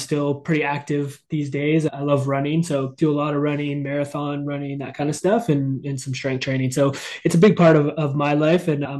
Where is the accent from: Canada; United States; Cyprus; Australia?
Canada; Windsor, Ontario; So I'm originally from the Windsor area, grew up in a really small town, but grew up playing like a lot of sports and being super active